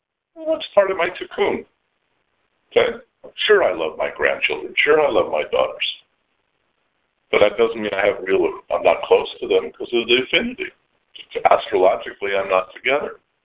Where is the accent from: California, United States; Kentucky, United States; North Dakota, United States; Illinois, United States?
California, United States; Los Angeles; born there; I was born in Los Angeles.